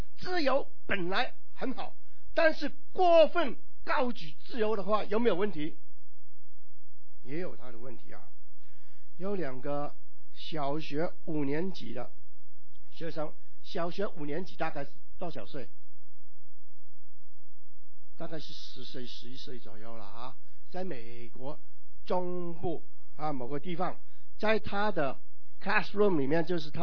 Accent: Guangzhou, Guangdong, China; born there; 我广州出生了啊

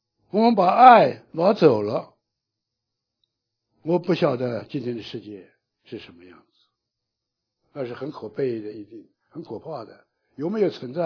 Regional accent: Jiujiang County, Jiangxi, China; 在我的老家呀，那个土话，江西省九江县，土话呀，不叫爱呀

